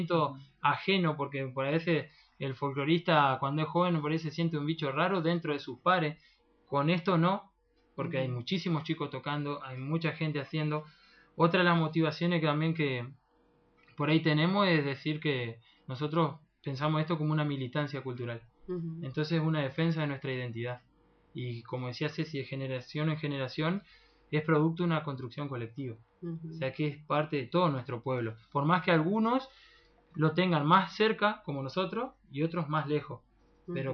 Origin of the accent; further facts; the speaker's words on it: Chajarí, Entre Ríos, Argentina; yo soy de Chajarí